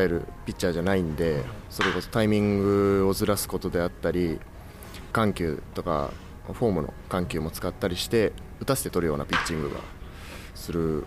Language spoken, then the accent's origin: Japanese; Gifu, Japan; now in Kashima, Japan; 自分岐阜出身なんですけど、岐阜はちょっと森が多いんですけど